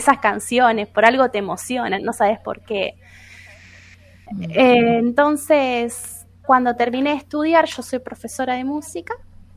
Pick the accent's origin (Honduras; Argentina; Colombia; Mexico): Argentina; Corral de Bustos, Córdoba; Yo soy de Corral de Bustos y fui siempre a un instituto parroquial